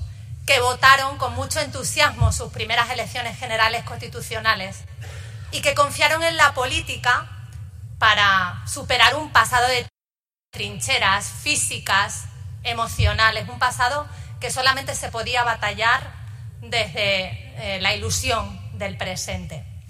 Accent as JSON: {"language": "Spanish", "region": "Extremadura", "country": "Spain", "tie": "born there", "said": "como presidenta de la Junta de Extremadura, como representante de la región en la que nací"}